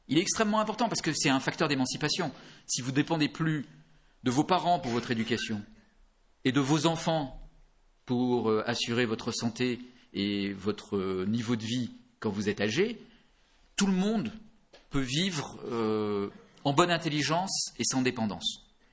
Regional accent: France; en fait, on est français, mais on est aussi un peu européen.

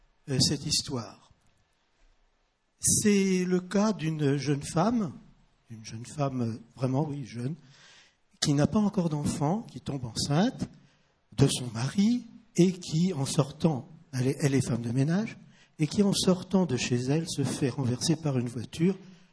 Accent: Île-de-France, France; Oui, moi, je suis parisien, en tout cas de la proche banlieue.

